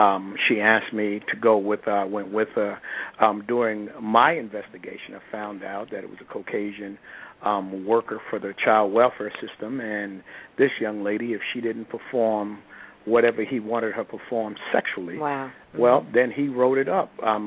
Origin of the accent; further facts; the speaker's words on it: Virginia, United States; and come on, Kay, we're from Virginia. You know how our family is. You know, we come in all shades.